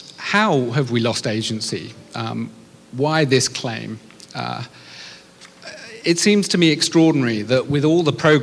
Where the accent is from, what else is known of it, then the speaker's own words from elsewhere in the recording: England, United Kingdom; And I like Joe, and I'm another Englishman who loves this city, but I love that quote.